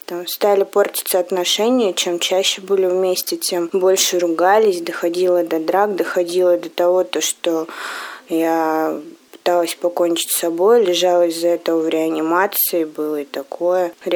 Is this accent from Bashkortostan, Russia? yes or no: yes; Ufa, Bashkortostan, Russia; Я сама из Уфы.